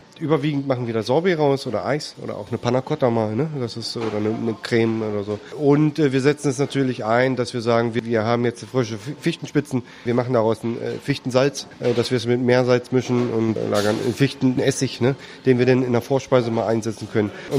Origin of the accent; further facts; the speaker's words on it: Harz, Germany; also born or lived in England / Spain; Also ich komme ursprünglich hier aus dem Harz, habe traditionell meine Lehre hier gemacht, war auch noch eine Weile hier in verschiedenen Restaurants tätig. Bin dann nach dem Zivildienst nach England für knapp 3 Jahre, war in Spanien, bin dann über Mannheim und Hamburg wieder zurück in die Heimat gekommen.